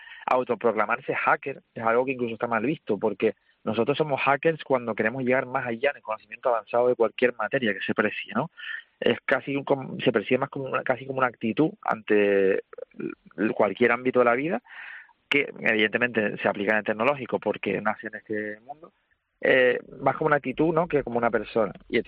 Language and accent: Spanish; Canary Islands, Spain; porque yo soy de Tenerife, mis primeros puestos de trabajo fueron aquí